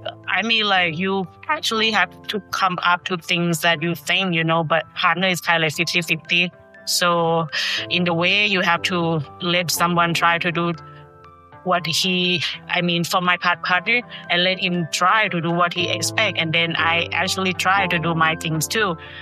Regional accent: Thailand; English is a second language; now in Maryland, United States; I'm not from here. I'm from Thailand.

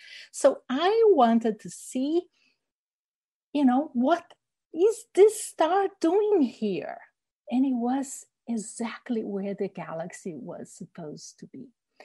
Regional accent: Rio de Janeiro, Brazil; I grew up in Rio de Janeiro, Brazil. Rio is such a wonderful, beautiful city. It has the white sand beaches and all the mountains and even forests inside the city. But it's a city.

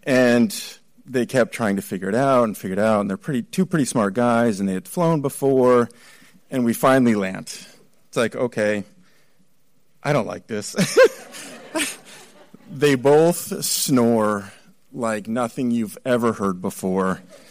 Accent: Irvine, California, United States; also born or lived in Phoenix; now in Baltimore, United States; I was born in Phoenix, grew up in Irvine, California, and I've been in Baltimore for 15 years.

